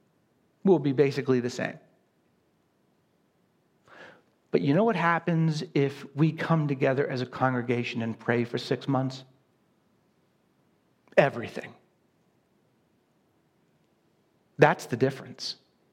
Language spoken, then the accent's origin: English; New England, United States; obviously you all know I'm from New England, so great victory.